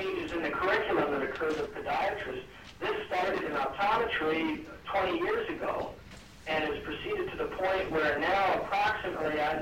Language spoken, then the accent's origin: English; Alaska, United States; I'm an optometrist in Anchorage, and I was born and raised in Alaska. I've lived here all my life, 32 years.